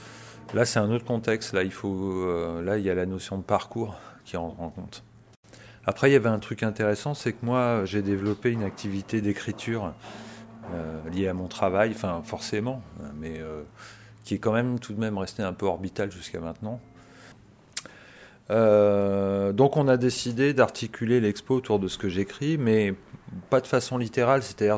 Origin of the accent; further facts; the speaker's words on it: Berlin, Germany; En l'occurrence, moi je venais de Berlin.